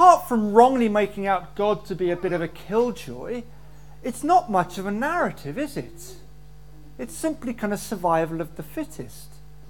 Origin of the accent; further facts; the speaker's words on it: Ireland; You see, being Irish, we knew of the IRA